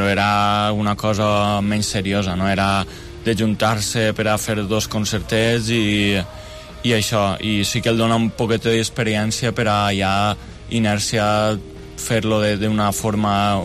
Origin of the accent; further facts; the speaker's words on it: Banyeres de Mariola, Valencian Community, Spain; Venim de Banyeres de Mariola, que està al País Valencià, al nord d'Alacant.